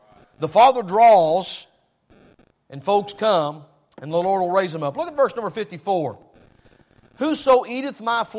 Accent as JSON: {"language": "English", "country": "United States", "tie": "born there", "said": "Thank God I was born here in the States."}